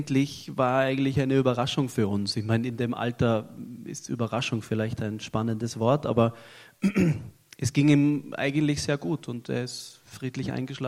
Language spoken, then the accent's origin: German; Vienna, Austria; Ich bin in Wien geboren und habe in Wien auch meine Schule fertig gemacht.